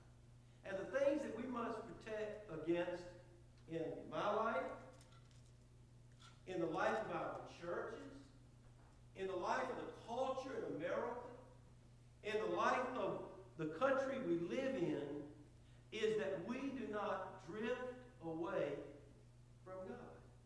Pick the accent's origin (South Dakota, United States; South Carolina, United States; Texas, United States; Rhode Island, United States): South Carolina, United States; No, I'm from Low Country, South Carolina. And growing up in Low Country, South Carolina, we used to go to, not that regularly, but we would go to some of the beaches on Edisto Island